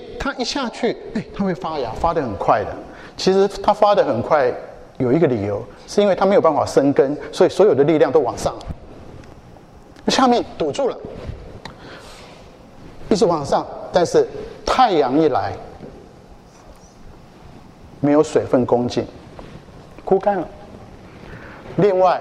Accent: China; 我们中国人说，华人说，人之将去，其言也善。

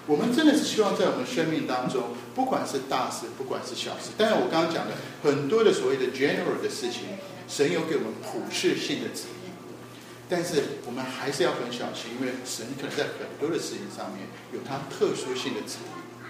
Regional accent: Taiwan; 我还是说我从台湾来，所以我可以讲台湾。

